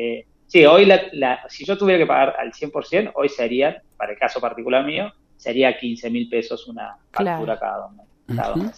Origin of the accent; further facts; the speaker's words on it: Río Cuarto, Córdoba, Argentina; now in Buenos Aires, Argentina; Yo conozco la realidad de Córdoba, pues soy de Río Cuarto, Córdoba, y conozco la realidad de Buenos Aires, porque me toca vivir acá actualmente.